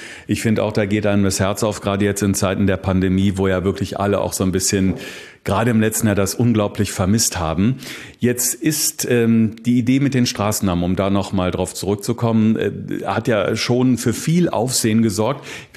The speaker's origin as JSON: {"language": "German", "town": "Grefrath", "region": "North Rhine-Westphalia", "country": "Germany", "tie": "born or raised there", "said": "Ich bin in Grefrath groß geworden."}